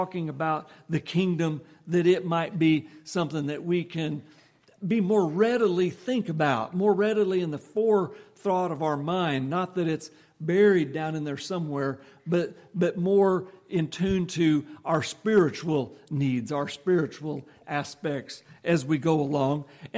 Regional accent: Nebraska, United States; It's a good-sized town to me growing up in Nebraska near Cozad, Nebraska.

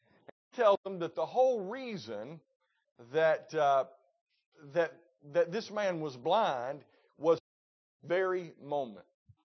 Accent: Georgia, United States; I said, "I'm from Georgia. I'm the only one in the car without an accent."

